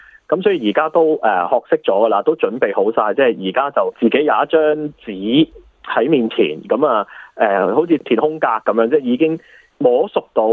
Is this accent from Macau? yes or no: yes; Macau; moved away as an adult; now in Sydney, Australia; 係啦，係土生土長澳門人，咁就18歲先至離開家鄉啦，叫做機緣巧合就嚟到悉尼讀書，咁跟住就真係落地生根咯。